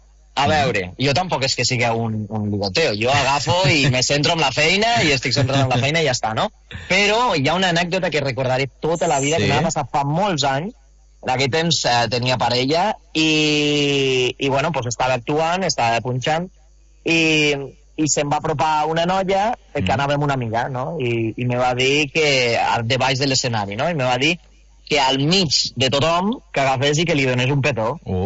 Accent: Almacelles, Catalonia, Spain; jo soc d'Almacelles i la veritat és que sempre tornar al poble o fer sessions allà al poble és de lo que més il·lusió me fa

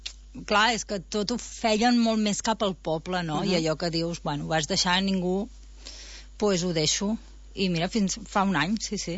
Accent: Figueres, Catalonia, Spain; I a més, jo no soc d'aquí, soc de Figueres, tampoc no conec a tanta gent, no?

